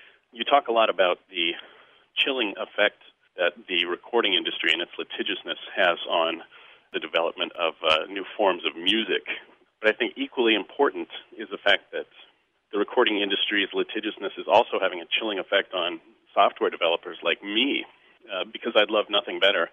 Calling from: Chicago, Illinois, United States; I'm calling from Chicago.

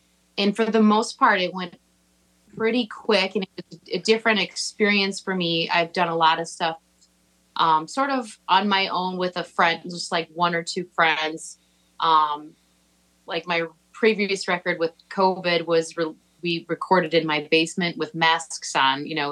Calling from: Winona, Minnesota, United States; I am Zooming in from my house, my studio in Winona.

